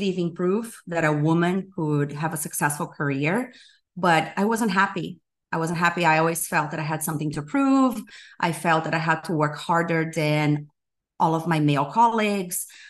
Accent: Brazil; English is a second language; So I'm from Brazil. I was raised at a family, very religious and traditional family.

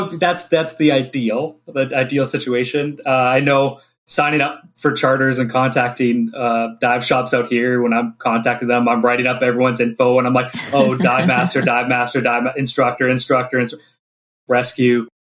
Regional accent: New Westminster, British Columbia, Canada; Oh, BC. Actually, just outside of Vancouver. So, New Westminster is where I call home.

